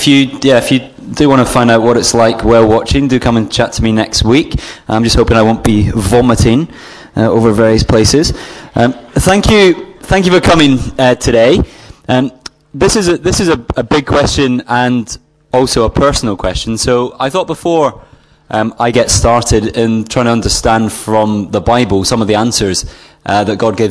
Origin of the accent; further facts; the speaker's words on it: Scotland, United Kingdom; as an ignorant Scotsman